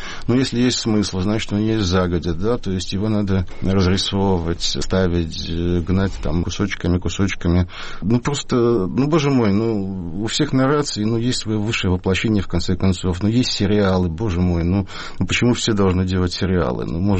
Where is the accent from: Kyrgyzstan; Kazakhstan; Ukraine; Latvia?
Latvia; Riga; now in Saint Petersburg, Russia; Я еще из Риги, да? Там все обнулилось, все структуры какие-то, в которых живешь. При этом я живу в Питере, на Пушкинской 10.